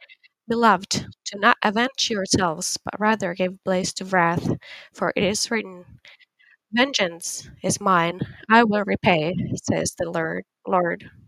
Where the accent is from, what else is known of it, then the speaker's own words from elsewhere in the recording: Guinea; English is a second language; now in Gambia; I am originally from Guinea, but I live in with my family in Gambia.